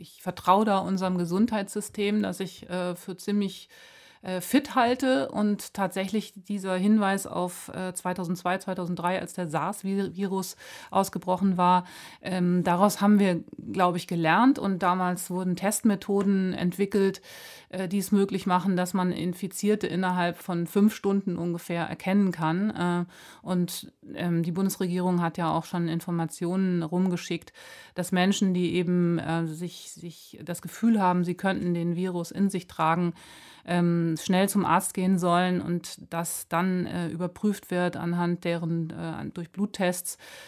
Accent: Germany; wir dürfen tatsächlich als Deutsche

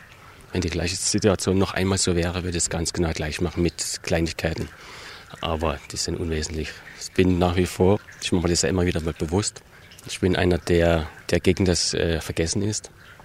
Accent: Saxony, Germany; accent: Saxon; ich hatte damals schon meinen sächsischen Dialekt

